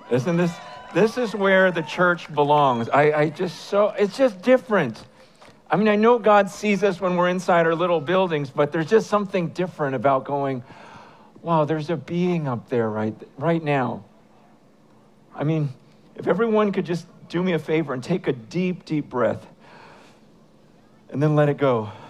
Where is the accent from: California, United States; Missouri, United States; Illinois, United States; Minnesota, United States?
California, United States; San Francisco; I am from San Francisco.